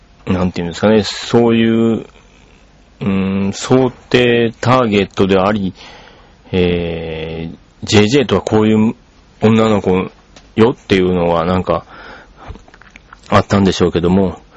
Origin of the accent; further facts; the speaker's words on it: Takatsuki, Osaka, Japan; 大阪の高槻市というところが僕の実家があるところなんですけど